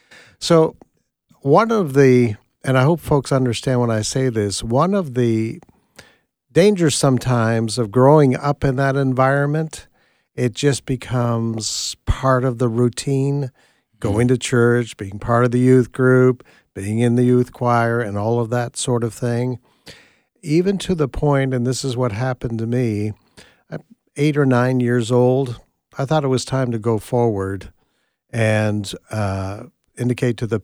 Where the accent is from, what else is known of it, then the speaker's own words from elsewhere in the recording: Nova Scotia, Canada; now in Tupelo, United States; I grew up in Nova Scotia, Canada.